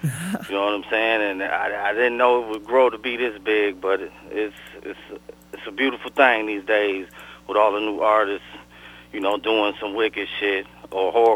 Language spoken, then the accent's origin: English; Detroit, Michigan, United States; growing up in Detroit, it is not easy and it's not fun